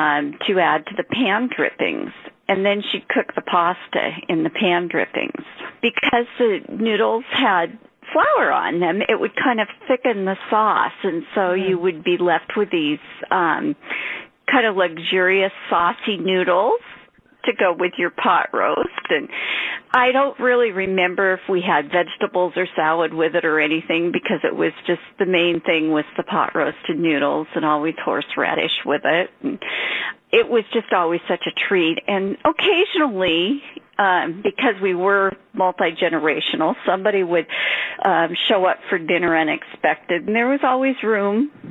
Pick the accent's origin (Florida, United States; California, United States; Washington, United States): Washington, United States; Seattle; I'm a native from Seattle. I mean, I grew up here my whole life